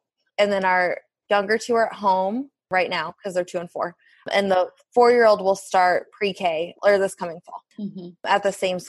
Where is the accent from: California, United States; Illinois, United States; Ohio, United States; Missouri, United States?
Missouri, United States; Kansas City; we born and raised in Kansas City, and we actually live like within walking distance of where we had our first date